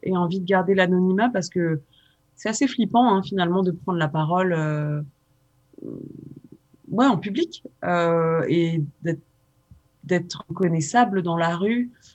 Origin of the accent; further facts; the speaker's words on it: France; née en banlieue, j'ai grandi en France